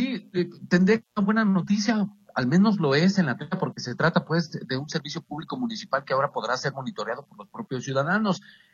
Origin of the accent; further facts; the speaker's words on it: Guadalajara, Jalisco, Mexico; también soy tapatío, vivo en esta ciudad